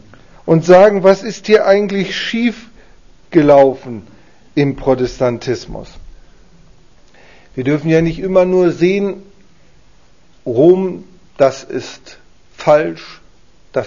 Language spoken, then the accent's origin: German; Lower Saxony, Germany; Ich komme aus einer lutherischen Gemeinde, der Hannoverschen Landeskirche, und meine Gemeinde, meine Heimatgemeinde hat 1800 Mitglieder.